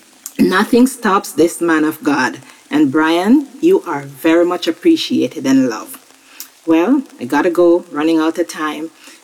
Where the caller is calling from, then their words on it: Navi Mumbai, Maharashtra, India; I'm calling from India, a small place named New Bombay.